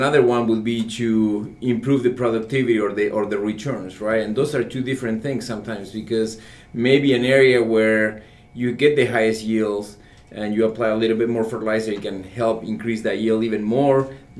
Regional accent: Argentina; you know, I grew up in Argentina.

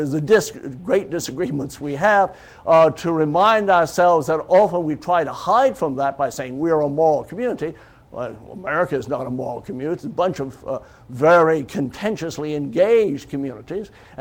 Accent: Texas, United States; accent: Texan; English is a second language; English is not my first language, as probably you could hear, and it isn't really, I guess, my second language, being my the English I speak being Texan.

